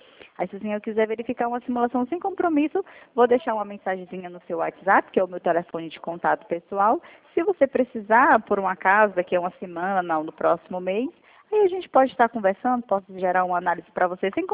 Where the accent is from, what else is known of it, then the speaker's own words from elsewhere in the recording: Northeast Region, Brazil; Eu também sou do Nordeste.